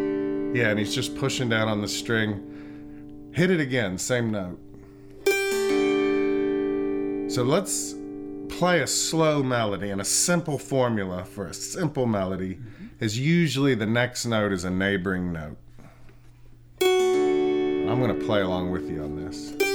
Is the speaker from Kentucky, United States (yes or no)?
yes; Erlanger, Kentucky, United States; I grew up in Erlanger, Kentucky. Went to Dixie Heights High School, not far from Turkey Foot Road. And I grew up on Creekside Circle.